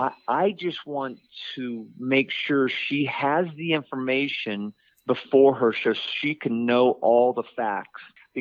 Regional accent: Orlando, Florida, United States; So I'm from Orlando, Florida.

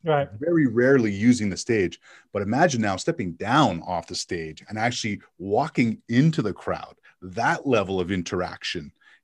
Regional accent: Montreal, Quebec, Canada; It was growing up in Montreal.

